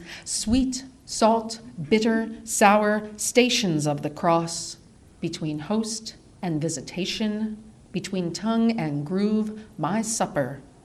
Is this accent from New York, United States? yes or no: yes; New York, United States; now in Washington, United States; I'm from New York, and I always felt like kind of like a fish out of water here.